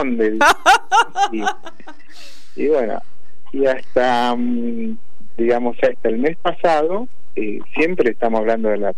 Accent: Claypole, Buenos Aires Province, Argentina; born there; Yo soy nacido allá en Almirante Brown, digamos, en la zona de Claypole.

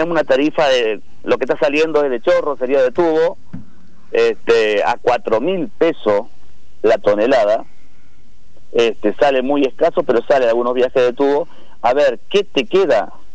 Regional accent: Argentina; brindando la seguridad que nos merecemos como argentinos

